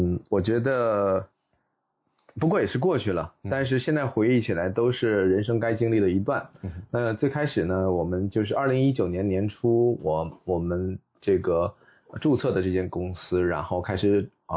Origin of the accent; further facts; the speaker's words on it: China; 哦，明白原来我们中国人是这样做舞台的构置